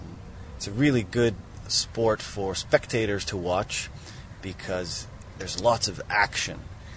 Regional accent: Canada; I also like it because I'm Canadian, and it's Canada's national sport

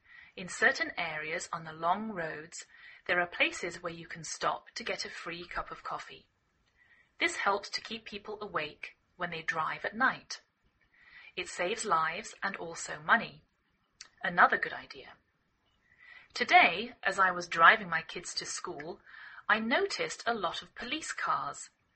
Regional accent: England, United Kingdom; now in United States; I'm English.I live in the northwest of the United States

